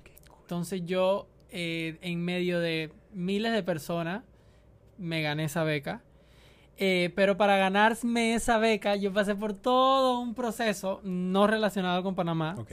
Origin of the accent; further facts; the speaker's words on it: Cuba; en Cuba hay varios acentos, pero hay tres muy marcados y yo soy del centro de la isla.